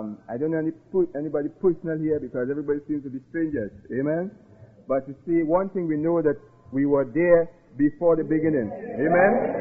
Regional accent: Trinidad & Tobago; moved away; also born or lived in Canada; Like originally, I am from Trinidad, see. I left Trinidad about 1971 and I went to Canada.

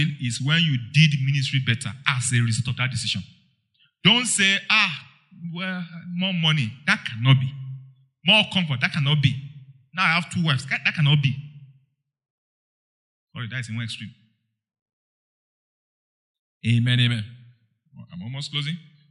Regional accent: Taraba, Nigeria; moved away as an adult; now in Lagos, Nigeria; since I got to the land of Lagos, I came from Taraba State, I went to Lagos.

